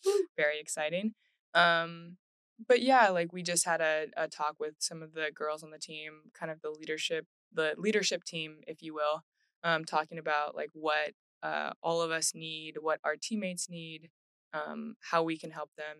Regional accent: Los Angeles, California, United States; I'm from Los Angeles, and I never would think that I would ever come to Houston in a million years.

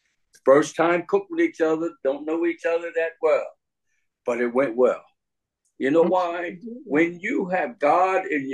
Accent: New Jersey, United States; I didn't know the virtual woman was going to be back where I used to live at. Okay. I'm from Jersey.

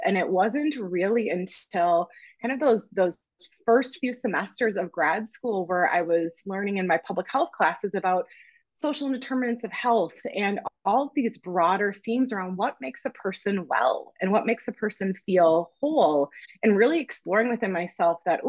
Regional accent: Green Bay, Wisconsin, United States; I'm a, you know, child of the 90s growing up in the Midwest. I was born in Green Bay, Wisconsin.

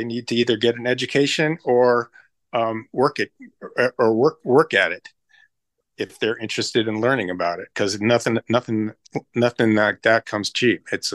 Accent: Los Angeles, California, United States; I grew up in Los Angeles, and a bunch of my buddies are doctors at this point.

